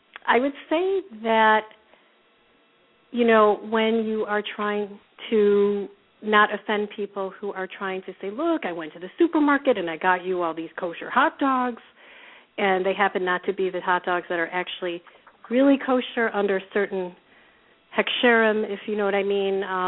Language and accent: English; New York, United States; hi, I'm from New York. And everybody's always like, ooh, where, you know, because it's so cool to be from New York